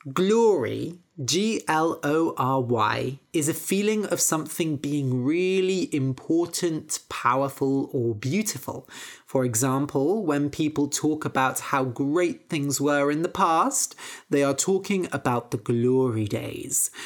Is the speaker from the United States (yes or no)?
no; Bath, South West England, United Kingdom; also born or lived in Bristol; I grew up in Bath and sure, I went to university, but after graduating, I came back to Bath and lived there for a few years. And then even when I lived in Bristol, Bristol is really close to Bath.